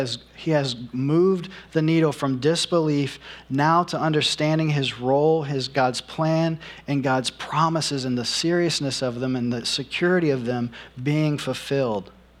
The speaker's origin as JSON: {"language": "English", "region": "Louisiana", "country": "United States", "tie": "born or raised there", "said": "I grew up on the Bayou Tesh. I thought that was a cool name."}